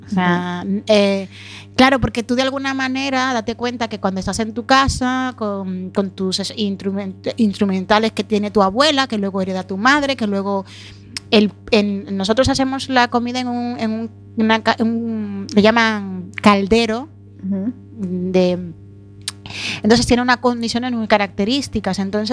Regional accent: Dominican Republic; Yo soy más dominicana que el plátano.

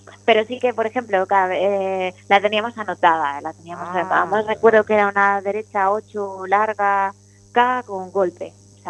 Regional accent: Santander, Cantabria, Spain; yo nací en Santander, pero bueno, porque todos los niños aquí nacemos en Santander, claro. Pero sí que vivo ahí, trabajo ahí, o sea, entreno ahí, toda mi vida la tengo ahí.

